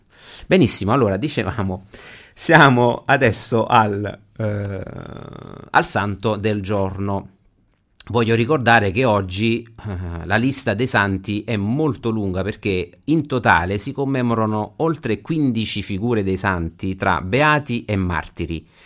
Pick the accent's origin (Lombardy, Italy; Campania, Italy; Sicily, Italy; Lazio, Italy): Campania, Italy; Io, che sono napoletano, ricordo che il paese vicino al mio paese natale